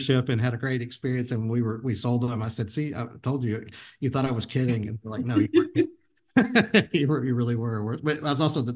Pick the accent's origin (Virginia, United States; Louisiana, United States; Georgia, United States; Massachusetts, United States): Louisiana, United States; New Orleans; I grew up in New Orleans. Like, I'm a coffee guy.